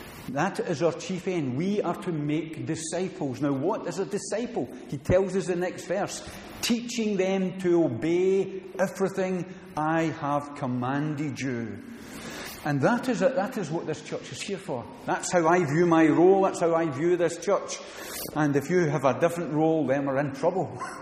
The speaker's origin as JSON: {"language": "English", "region": "Scotland", "country": "United Kingdom", "said": "And I speak as a Scotsman."}